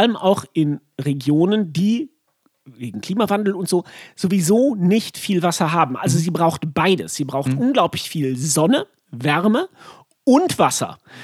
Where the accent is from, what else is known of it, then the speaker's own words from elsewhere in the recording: North Rhine-Westphalia, Germany; ich komme aus dem Sauerland.